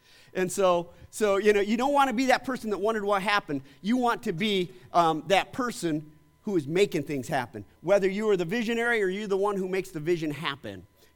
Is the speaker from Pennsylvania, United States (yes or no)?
yes; Pennsylvania, United States; I grew up in the Poconos, you know. I mean, most people there are in sweats and have teeth missing.